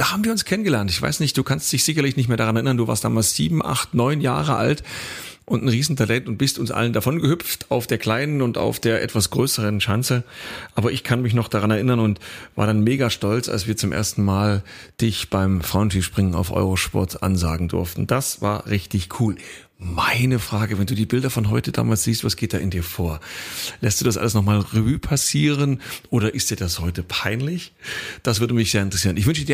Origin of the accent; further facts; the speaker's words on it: Saxony, Germany; Ich komme ja aus der Oberlausitz und habe das Skispringen in Solland gelernt